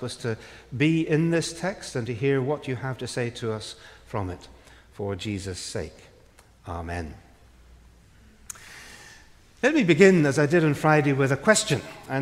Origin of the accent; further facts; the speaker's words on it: Belfast, Northern Ireland, United Kingdom; now in London, United Kingdom; I actually was born and brought up in Northern Ireland. My home city is Belfast, Northern Ireland, but now I live in London.